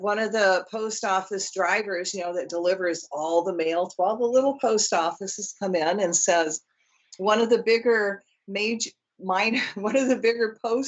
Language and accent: English; Midwest, United States; I'm from the Midwest, and we have what I call a sarcastic, witty sense of humor.